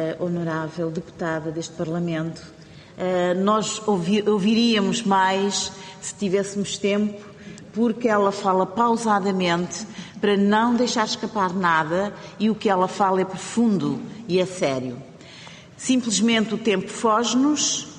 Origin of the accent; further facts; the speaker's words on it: Mozambique; Eu sou moçambicana de nascença, de raiz e de nacionalidade